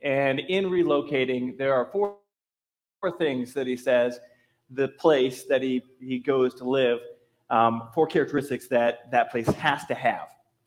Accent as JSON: {"language": "English", "region": "Midwest", "country": "United States", "said": "As a Midwesterner, I kind of felt like I was completely out of the loop, right?"}